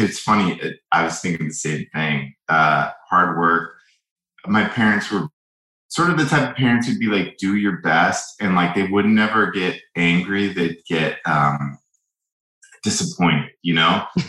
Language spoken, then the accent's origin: English; Ventura, California, United States; In Southern California, Ventura. It's sort of up the coast from LA.